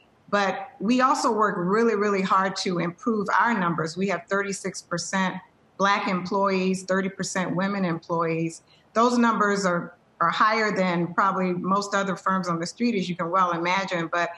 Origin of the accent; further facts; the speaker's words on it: the South, United States; I grew up in the South and saw the systemic racism my parents faced.